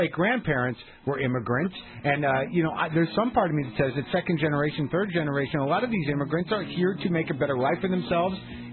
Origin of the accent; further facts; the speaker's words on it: New Mexico, United States; I grew up in New Mexico. And I wasn't in a border town or anything like that.